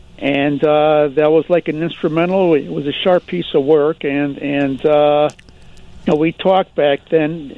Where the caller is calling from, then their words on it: Chicago, Illinois, United States; I'm right here in Chicago.